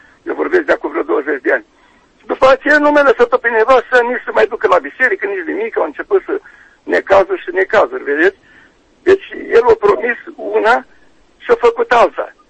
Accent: Comănești, Bacău County, Romania; de la Comănești, Bacău.

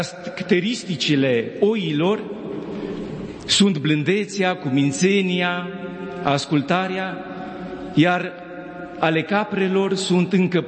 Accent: Spermezeu, Bistrița-Năsăud, Romania; voi ajunge sâmbătă și în satul meu natal, Spermezeu, la poalele munților Țibleș, în județul Bistrița-Năsăud

